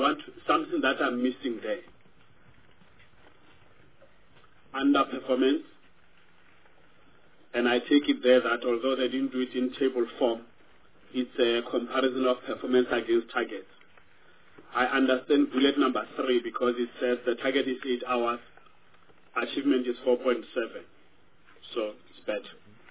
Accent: Limpopo, South Africa; I come from the Limpopo province.

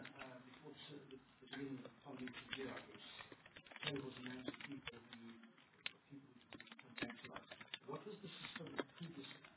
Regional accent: Gauteng, South Africa; I'm from Gauteng.

